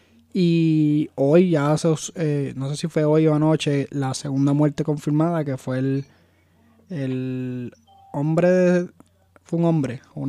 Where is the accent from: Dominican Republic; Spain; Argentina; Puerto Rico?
Puerto Rico; Como puertorriqueño y como mundo entero.